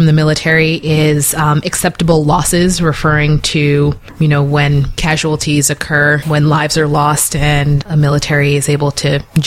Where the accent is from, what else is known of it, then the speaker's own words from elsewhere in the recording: United States; and I'm from the US.